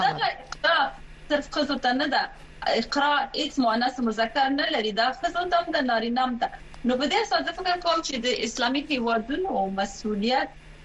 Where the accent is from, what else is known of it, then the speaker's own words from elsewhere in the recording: Afghanistan; now in London, United Kingdom; نیوکې مې د یو افغان په توګه صرف نه ده، د یو چا په توګه چې خپل ځل شریعت او د قوانین مسایل زه دلته په لندن په یو پوهنتون کې تعقیبوم